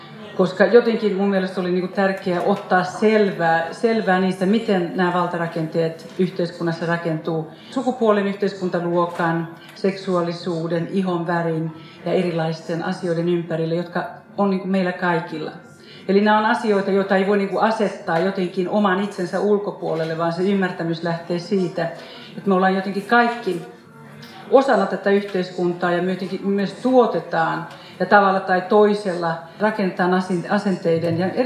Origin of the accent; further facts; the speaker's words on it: Helsinki, Uusimaa, Finland; moved away as an adult; Mä oon syntynyt ja kasvanut Helsingissä. Mä oon itse asiassa muuttanut Suomesta jo ylioppilaskirjoitusten jälkeen vuonna 1977. Eli siitä on kauan aikaa. Mä kuulun näihin Suomen kylmän sodan sukupolven lapsiin. Mä synnyin vuonna 1958, eli on 57 vuotta